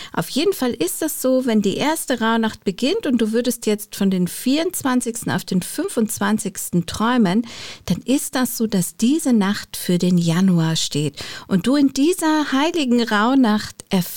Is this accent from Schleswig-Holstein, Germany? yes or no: no; Bavaria, Germany; ich bin in Bayern aufgewachsen